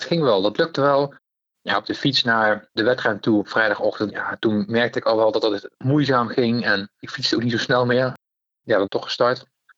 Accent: Nijmegen, Gelderland, Netherlands; En ook als Nijmegenaar vind ik het ook dat je echt een keer moet hebben gelopen.

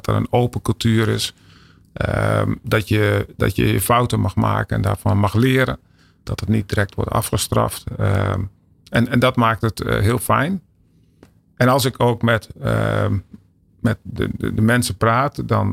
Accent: Netherlands; De directheid die wij hebben als Nederlanders kan soms heel goed werken. Kan soms heel erg tot openheid brengen van andere mensen.

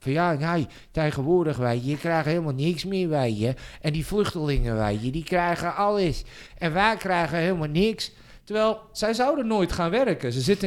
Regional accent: Morocco; Je weet toch wel dat ik Marokkaans ben?

